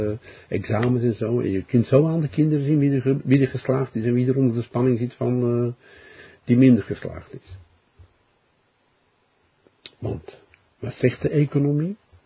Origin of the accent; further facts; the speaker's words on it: Belgium; Ik moet altijd lachen als Belg.